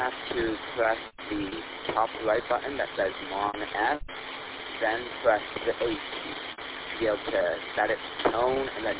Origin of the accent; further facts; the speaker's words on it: New York, United States; We're from Central New York, moved up, visiting here for Thanksgiving.